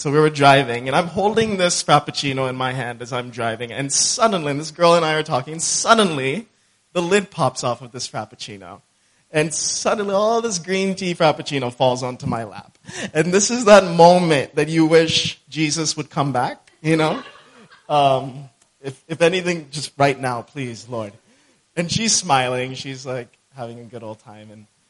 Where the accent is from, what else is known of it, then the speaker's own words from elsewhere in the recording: United States; No, I grew up in the States.